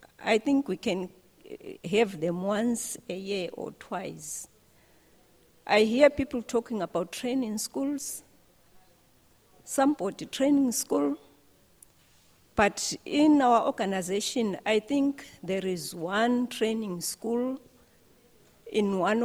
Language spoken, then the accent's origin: English; Zimbabwe; Hello, everyone. I'm from Zimbabwe.